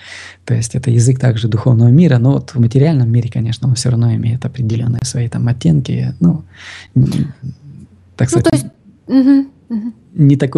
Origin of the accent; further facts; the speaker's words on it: Ukraine; ну вот я с Украины, да, там украинский борщ, к примеру